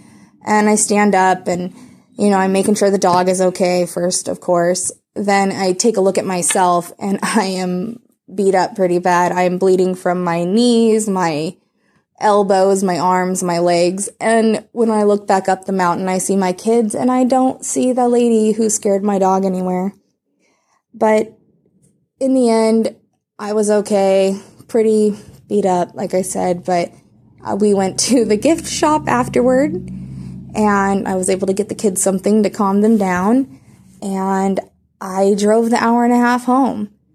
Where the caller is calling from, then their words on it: Phoenix, Arizona, United States; I am from Phoenix, Arizona.